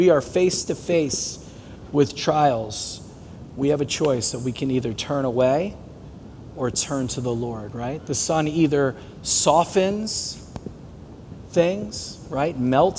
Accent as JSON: {"language": "English", "region": "New Jersey", "country": "United States", "also_born_or_lived": "Vermont", "said": "And we're all from Jersey here. We've been in the water."}